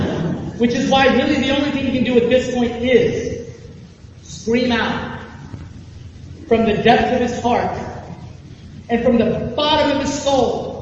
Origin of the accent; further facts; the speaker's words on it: Baltimore, Maryland, United States; So I am from Baltimore, and therefore a religious Baltimore Ravens fan.